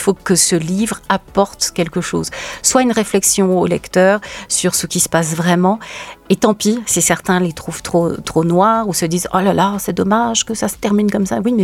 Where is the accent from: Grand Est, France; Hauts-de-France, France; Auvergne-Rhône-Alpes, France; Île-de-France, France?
Grand Est, France; Nancy; born there; Je suis plutôt vosgienne de cœur, puisque je suis née à Nancy, en Lorraine.